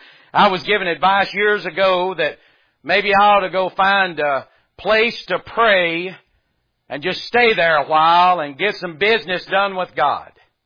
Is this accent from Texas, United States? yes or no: no; North Carolina, United States; And just because I'm from North Carolina, that don't mean I can preach.